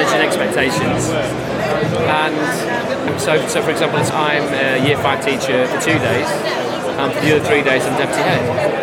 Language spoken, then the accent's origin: English; Sheffield, Yorkshire and the Humber, United Kingdom; I'm from Sheffield.